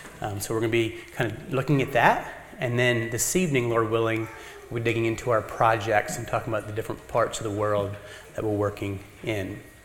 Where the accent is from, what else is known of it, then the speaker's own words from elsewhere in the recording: State College, Pennsylvania, United States; I'm from State College, Pennsylvania.